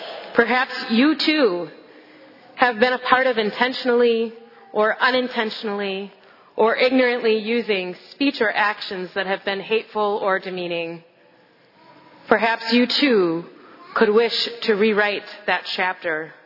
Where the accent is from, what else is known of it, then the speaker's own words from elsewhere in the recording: Wisconsin, United States; I'm so not a football fan, but I grew up in Wisconsin, don't worry.